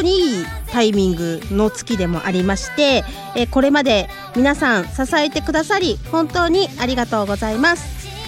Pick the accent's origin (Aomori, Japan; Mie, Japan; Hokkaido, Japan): Mie, Japan; Suzuka; 私三重県鈴鹿市出身なんですけど、